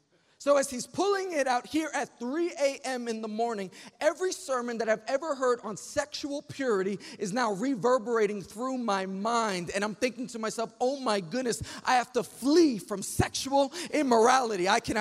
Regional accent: Queens, New York, United States; Now, my friend lived in Brooklyn, and I grew up in Queens, which is really just a quick way of saying our homes were miles apart from one another.

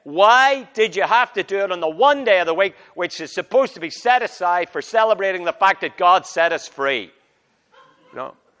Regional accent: Northern Ireland, United Kingdom; as most of you know, I grew up in Northern Ireland, which was and still is a very religious place.

